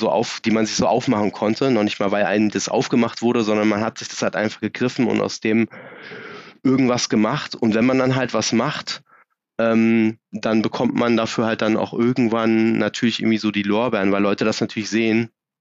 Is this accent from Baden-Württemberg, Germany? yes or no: no; Braunschweig, Lower Saxony, Germany; also born or lived in Erzgebirge; weil ich komme eigentlich aus dem Erzgebirge und bin in der Kindheit dann mit der Scheidung meiner Eltern in Braunschweig gestrandet